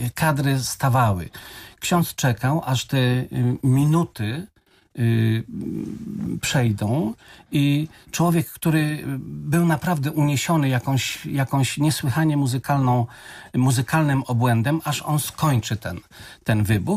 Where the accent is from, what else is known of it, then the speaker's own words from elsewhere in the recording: Greater Poland Voivodeship, Poland; Ja się wychowałem w małym wielkopolskim miasteczku